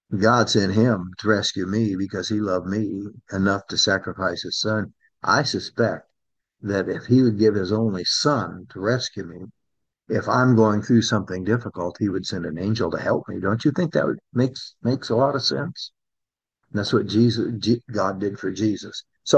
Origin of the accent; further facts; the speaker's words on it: England, United Kingdom; I'm English all the way.